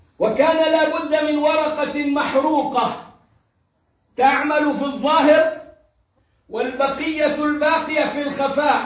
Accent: Egypt; زي ما بيغنوا عندنا في مصر.

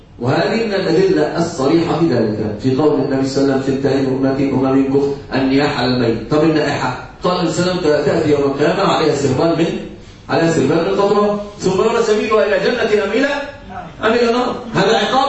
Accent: Egypt; لما عندنا في مصر المثل يقال كالهرة تأكل وتنكر

